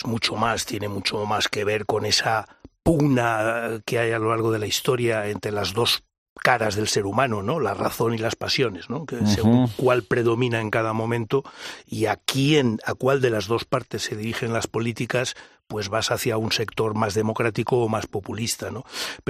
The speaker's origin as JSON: {"language": "Spanish", "country": "Spain", "said": "como ciudadano español, me da vergüenza"}